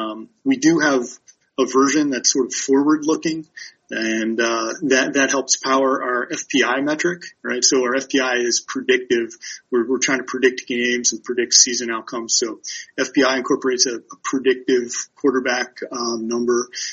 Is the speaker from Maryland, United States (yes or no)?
yes; Baltimore, Maryland, United States; A really interesting case is right up the road, my hometown of Baltimore, right?